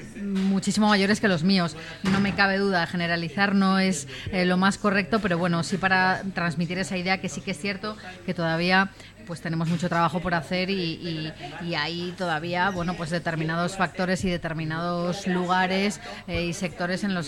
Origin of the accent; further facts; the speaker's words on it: Spain; como española, española como la que más